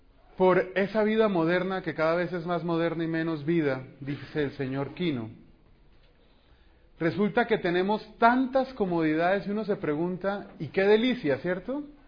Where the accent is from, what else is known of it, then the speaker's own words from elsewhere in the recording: Bogotá, Bogotá Capital District, Colombia; born there; En la costa atlántica, de donde provengo, pues mis padres son de allá, nosotros nacimos aquí en Bogotá